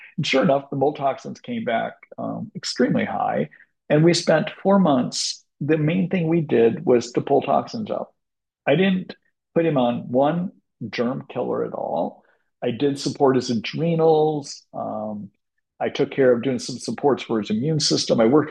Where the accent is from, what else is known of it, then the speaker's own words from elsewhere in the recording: Indiana, United States; I grew up in Indiana